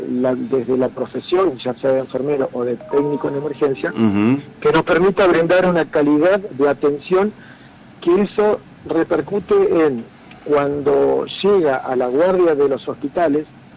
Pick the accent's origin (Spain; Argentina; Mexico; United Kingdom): Argentina; Concordia, Entre Ríos; Y yo soy de Concordia.